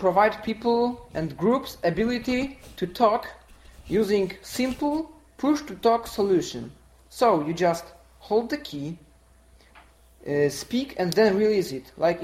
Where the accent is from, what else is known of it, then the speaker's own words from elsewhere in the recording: Poland; from Poland